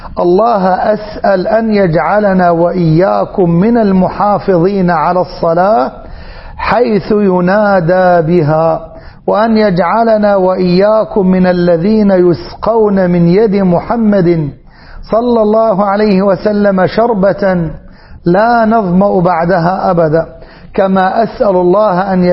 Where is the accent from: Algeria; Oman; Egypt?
Egypt; اللهم اجعل بلادنا مصر وسائر بلاد المسلمين واحة للأمن والأمان